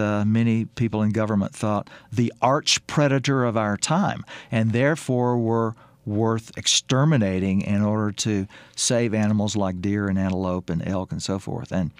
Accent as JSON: {"language": "English", "region": "Louisiana", "country": "United States", "tie": "born or raised there", "said": "I grew up in Louisiana in the rural South, and when I was 12 or 14 years old, to my absolute shock, coyotes began showing up in Louisiana."}